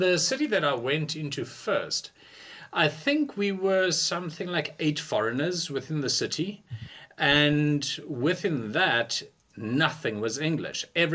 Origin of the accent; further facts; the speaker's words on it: South Africa; moved away as an adult; now in China; I'm originally from South Africa.